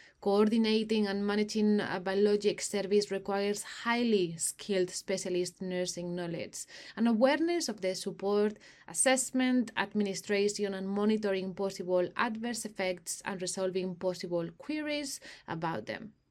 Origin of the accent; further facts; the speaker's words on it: Spain; English is a second language; now in London, United Kingdom; I am originally from Spain